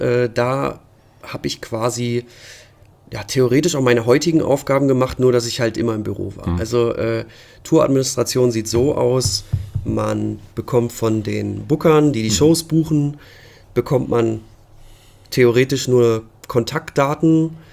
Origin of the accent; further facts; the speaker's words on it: Lower Saxony, Germany; bei uns in Ostfriesland